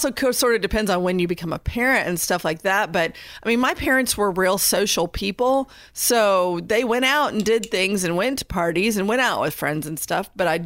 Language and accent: English; Indiana, United States; In the state map, like I'm from Indiana, and it said ours was fear of being alone.